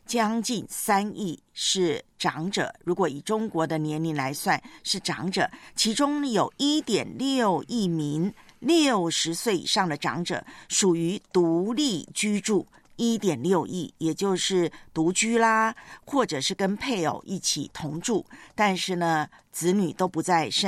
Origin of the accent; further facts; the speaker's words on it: Taiwan; 在我的老家啊，就是我的故乡台湾那边的，我那个城市啊